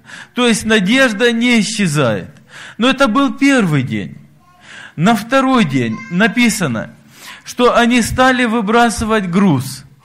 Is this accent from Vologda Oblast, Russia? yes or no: no; Apsheronsk, Krasnodar Krai, Russia